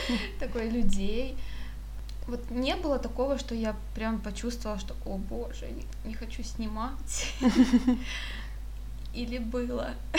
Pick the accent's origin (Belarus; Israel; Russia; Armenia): Russia; Rostov-on-Don, Rostov Oblast; now in Saint Petersburg, Russia; когда я переехала из Ростова в Петербург.